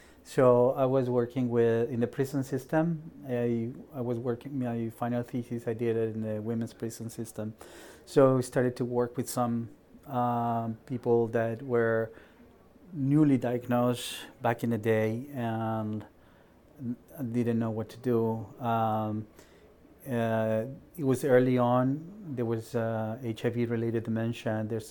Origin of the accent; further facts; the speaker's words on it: Mexico City, Mexico; moved away as an adult; I'm originally, I was born and raised in Mexico, mm-hmm. Mexico City. My father's Japanese. My mother's Mexican-French. It's a whole combo. I came here originally to study at Penn.